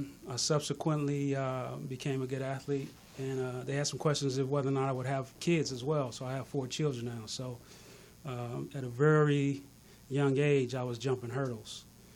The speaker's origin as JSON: {"language": "English", "town": "Los Angeles", "region": "California", "country": "United States", "tie": "born or raised there", "said": "I grew up on 115th and Avalon."}